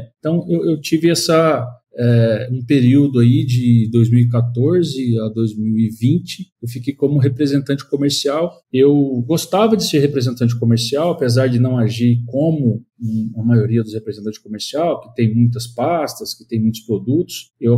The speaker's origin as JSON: {"language": "Portuguese", "region": "Rondônia", "country": "Brazil", "said": "Eu sou nascido em Rondônia, eu sou rondoniense, me formei em 2012, né?"}